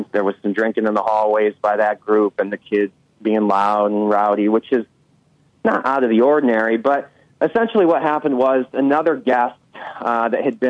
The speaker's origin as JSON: {"language": "English", "town": "Oscoda", "region": "Michigan", "country": "United States", "said": "I'm from Oscoda, actually. That's where I live."}